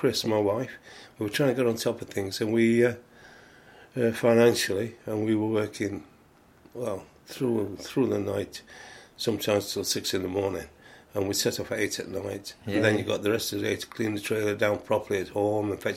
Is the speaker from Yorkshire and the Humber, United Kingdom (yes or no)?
yes; Hackenthorpe, Yorkshire and the Humber, United Kingdom; Yeah, I was brought up in Hackenthorpe